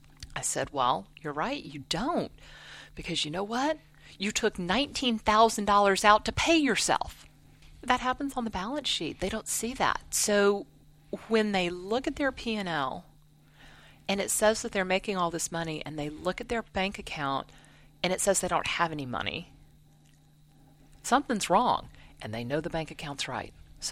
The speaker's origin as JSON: {"language": "English", "region": "Colorado", "country": "United States", "tie": "born or raised there", "said": "So I spent a lot of time growing up in Colorado and actually lived there for a while."}